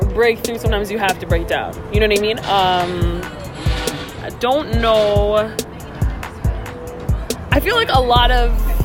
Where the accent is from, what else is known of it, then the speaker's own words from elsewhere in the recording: Toronto, Ontario, Canada; From Toronto. I'm from the West End.